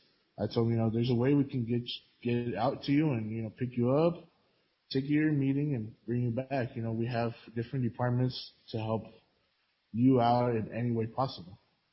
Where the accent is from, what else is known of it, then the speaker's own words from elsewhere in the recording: Brawley, California, United States; Being as I am from Brawley, you know, it just seemed perfect for me.